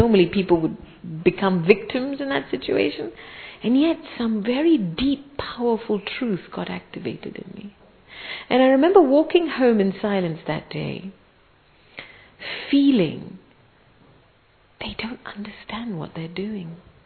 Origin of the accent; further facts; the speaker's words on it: England, United Kingdom; also born or lived in Africa; because I was born in Africa and we moved to England, myself and my brother were the only two Asians in this school. We were in a part of England that was very, very conservative.